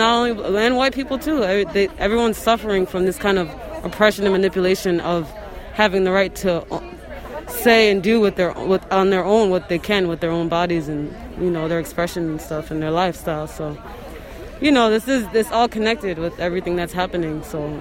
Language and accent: English; Hudson, New York, United States; I grew up in Hudson, New York. You know, I have a big family here